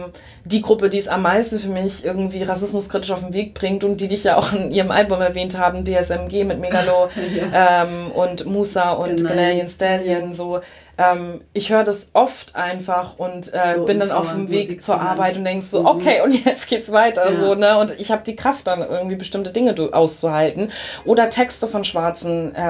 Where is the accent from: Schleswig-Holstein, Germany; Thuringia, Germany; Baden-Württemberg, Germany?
Schleswig-Holstein, Germany; gerade wenn ich dann an Schleswig-Holstein zum Beispiel denke, ne, sehr ländlich geprägt, wo ich herkomme, wo ich aufgewachsen bin